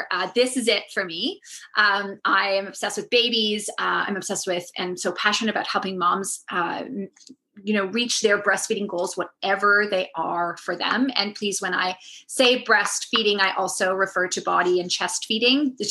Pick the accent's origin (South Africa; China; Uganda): South Africa; now in Hong Kong; And I grew up in South Africa